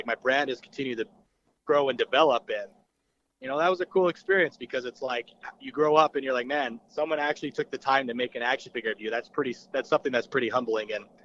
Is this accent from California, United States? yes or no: no; Salt Lake City, Utah, United States; especially in my hometown, because I'm proud of what I've done with Salt Lake and what I'm going to do, you know.